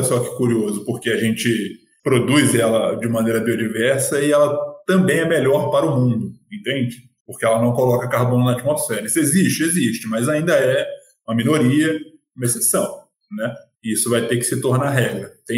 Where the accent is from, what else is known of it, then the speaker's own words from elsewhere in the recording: Southeast, Brazil; nós que somos do Sudeste, que somos de uma parte mais desenvolvida do Brasil